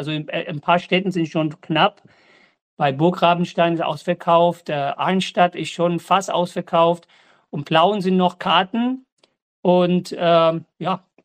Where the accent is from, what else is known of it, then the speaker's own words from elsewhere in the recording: Spain; German is a second language; ich komme auch ursprünglich aus Spanisches. Meine Kelly-Hintergrund fängt in Spanien an.